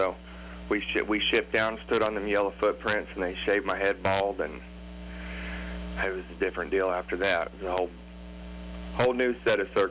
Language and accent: English; Elk City, Oklahoma, United States; born there; I was born there in Elk City.